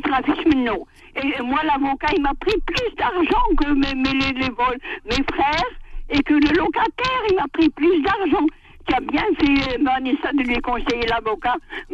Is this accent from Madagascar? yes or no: no; Morocco; Chez nous au Maroc, il y a l'Alaoui, un Acherif, un Khadimch.